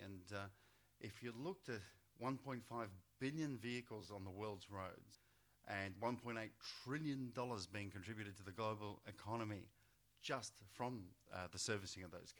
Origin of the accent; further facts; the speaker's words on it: Australia; I'm very proud as an Australian